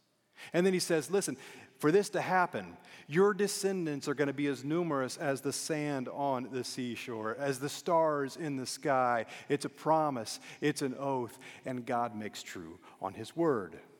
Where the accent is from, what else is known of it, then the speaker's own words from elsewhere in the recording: Illinois, United States; I'm a four seasons guy. I grew up in the Midwest. I mentioned Illinois.